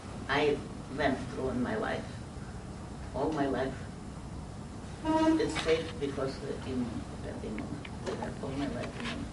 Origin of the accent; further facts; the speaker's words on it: Romania; born there; English is a second language; I was born in Romania. When I was 12 years old, started the war. And the war broke our life.